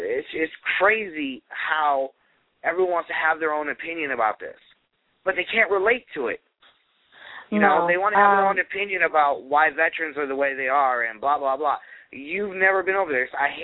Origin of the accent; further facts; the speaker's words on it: Cleveland, Ohio, United States; So, you know, I grew up in Cleveland, and my family lives on the East Coast.